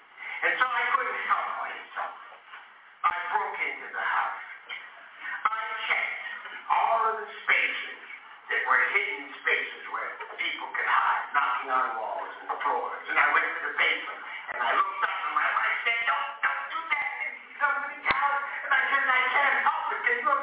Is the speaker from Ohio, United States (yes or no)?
no; Pennsylvania, United States; And as I said, I come from Western Pennsylvania. My father took me to a union meeting.